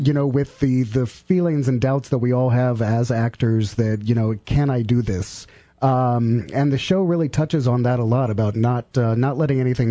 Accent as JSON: {"language": "English", "town": "Houston", "region": "Texas", "country": "United States", "lives_now": "Charlottesville, United States", "said": "I came from Houston, Texas."}